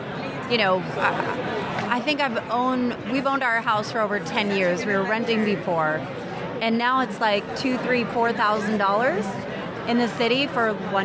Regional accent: New Jersey, United States; now in Atlanta, United States; I grew up in New Jersey, and so New Jersey, New York, California are all insane. So coming to Atlanta, you feel like you live like a king

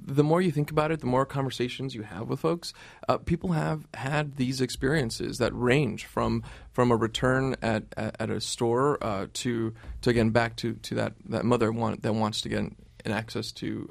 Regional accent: New York, United States; This is about pride as a New Yorker

